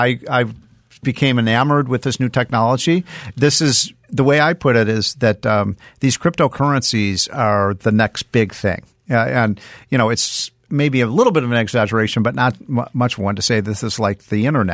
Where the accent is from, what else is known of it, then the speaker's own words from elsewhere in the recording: Chicago, Illinois, United States; I grew up in Chicago, and I remember one time when I was about 12 years old.